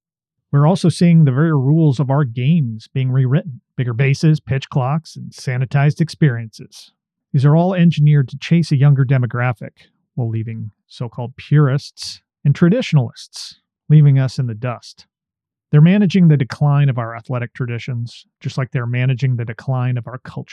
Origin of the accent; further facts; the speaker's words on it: Portland, Oregon, United States; So I grew up in Portland, Oregon.